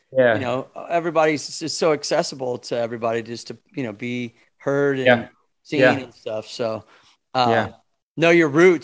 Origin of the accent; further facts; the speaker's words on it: Missouri, United States; I was from Missouri in the States, and I was saying the same thing.